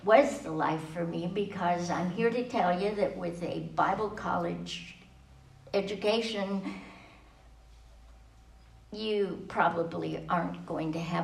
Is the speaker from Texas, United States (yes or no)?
yes; San Antonio, Texas, United States; And I grew up in San Antonio, which is South Texas.